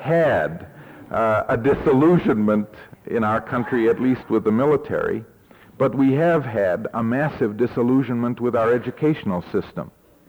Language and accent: English; Ohio, United States; I hope it's not only because I come from Ohio that I am pessimistic about public education.